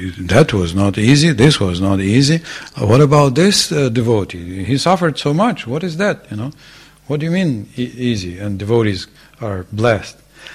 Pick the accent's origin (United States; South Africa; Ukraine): Ukraine; Yes, like I'm from Ukraine personally. So in Ukraine, this is a national sport.